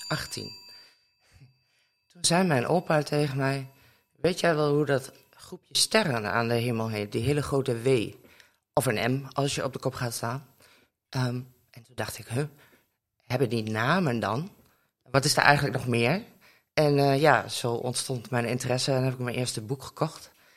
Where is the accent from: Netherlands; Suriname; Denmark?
Netherlands; Almelo, Overijssel; born there; Ik ben geboren in Almelo, daar woon ik eigenlijk nog steeds.